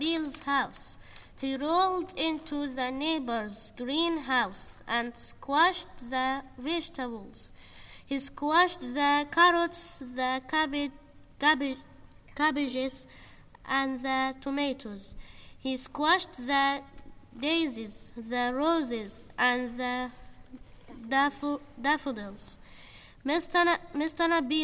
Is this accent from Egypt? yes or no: yes; Egypt; I wrote my story in Arabic. I'm from Egypt.